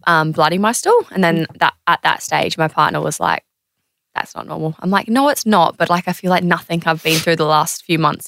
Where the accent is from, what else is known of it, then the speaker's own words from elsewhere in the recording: Adelaide, South Australia, Australia; I'm from Adelaide